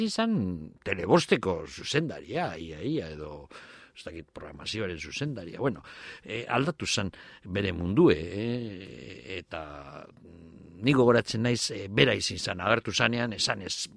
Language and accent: Basque; Basque Country, Spain; hemen Bizkaian batez be, Gipuzkoako batzu be, gonziren, baina Bizkaitarrak ginen gehienok